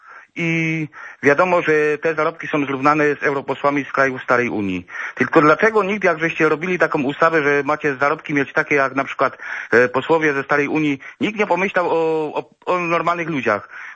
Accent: Silesian Voivodeship, Poland; wstyd mi czasami, że jestem Ślązakiem.

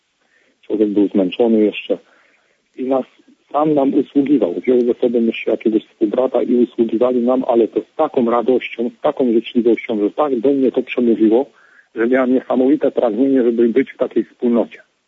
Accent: Łódź Voivodeship, Poland; pochodzę z diecezji łowickiej

